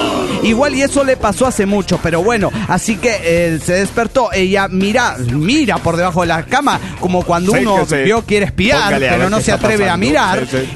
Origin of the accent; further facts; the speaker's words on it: Argentina; de Argentina.